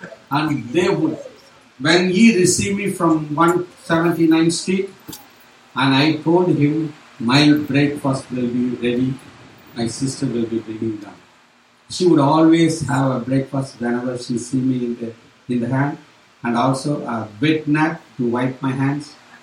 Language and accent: English; India; So, I come from India. I don't live here. I don't want you to get the notion that I live in America.